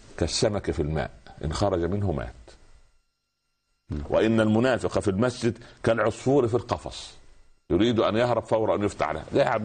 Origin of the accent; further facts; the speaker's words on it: Egypt; عندنا في مصر يقول لك ربك رب عطى يدي البرد على قد الغطى